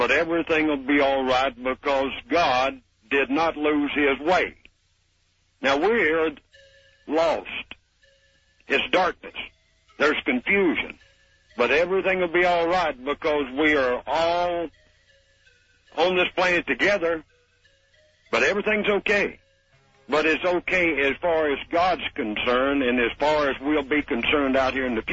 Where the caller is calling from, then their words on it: Tuscaloosa, Alabama, United States; from Tuscaloosa.